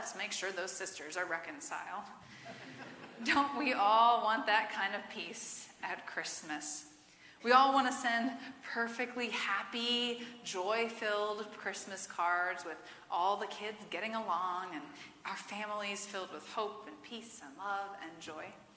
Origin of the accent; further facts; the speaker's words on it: Gaithersburg, Maryland, United States; at the church where we grew up in Gaithersburg.